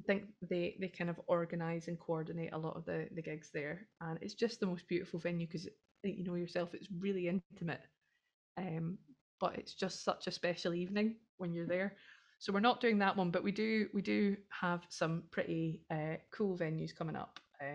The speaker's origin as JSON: {"language": "English", "region": "Scotland", "country": "United Kingdom", "said": "This is one of these things where being Scottish, you look at the pronunciation of a place name and you think, can't be that, and actually it is."}